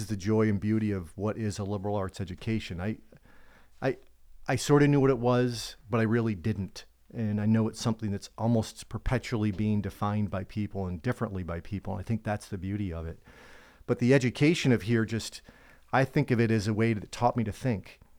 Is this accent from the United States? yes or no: yes; Geneva, New York, United States; I'm from Geneva, born and raised